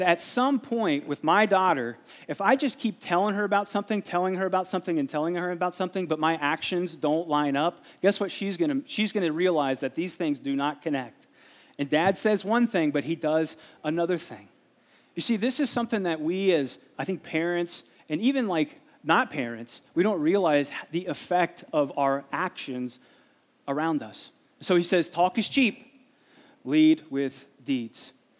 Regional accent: Ohio, United States; also born or lived in Glendale, California; I actually, for my LA Dodger friend, I was born in Glendale, okay, so respect, right? So grew up there, but I grew up in Ohio

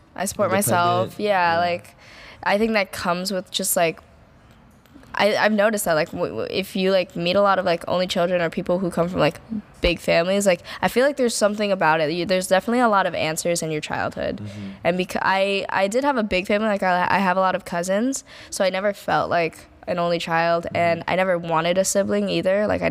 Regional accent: New Jersey, United States; also born or lived in Canada / California / Arizona; I'm from New Jersey, but like we lived in Canada. I graduated high school in Sacramento, lived in Arizona for a year.

